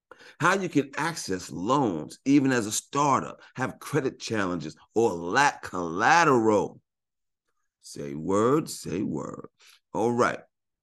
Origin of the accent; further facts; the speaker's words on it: New York, United States; I was born and raised in New York.